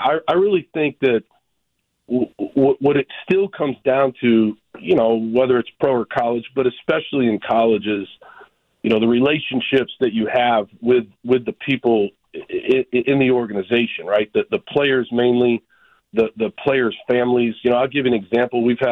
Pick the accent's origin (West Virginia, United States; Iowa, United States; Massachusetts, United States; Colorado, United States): Massachusetts, United States; Boston; I'm from Boston, or I'm from Massachusetts.